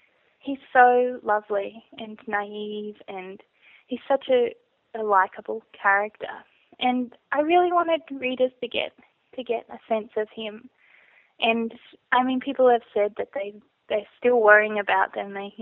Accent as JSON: {"language": "English", "town": "Mullumbimby", "region": "New South Wales", "country": "Australia", "tie": "born or raised there", "said": "I was born in Byron Bay, but I lived near Mullumbimby, so it was really a lush place to grow up, you know. It was always raining, it was incredibly green."}